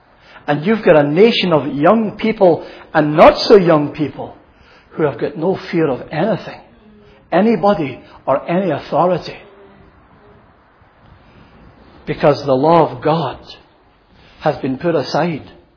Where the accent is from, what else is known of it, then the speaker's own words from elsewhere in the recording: Glasgow, Scotland, United Kingdom; as a young boy growing up in Glasgow